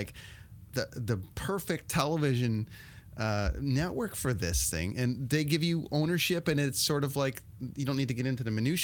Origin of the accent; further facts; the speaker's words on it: Ontario, Canada; I grew up in Ontario.